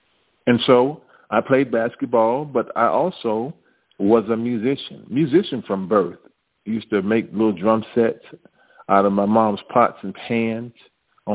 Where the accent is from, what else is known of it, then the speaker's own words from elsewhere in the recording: Daytona Beach, Florida, United States; And I grew up down in Central Florida and came up in a city called Daytona Beach, Florida.